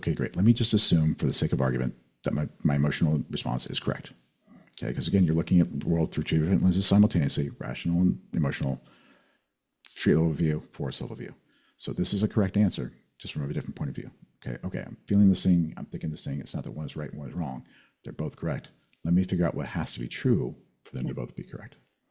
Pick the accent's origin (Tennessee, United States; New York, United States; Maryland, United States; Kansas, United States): Kansas, United States; I grew up autistic in Kansas.